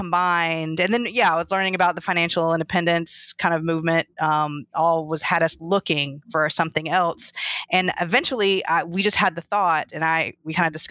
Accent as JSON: {"language": "English", "region": "Tennessee", "country": "United States", "said": "Well, I'm from East Tennessee, Southeast Tennessee."}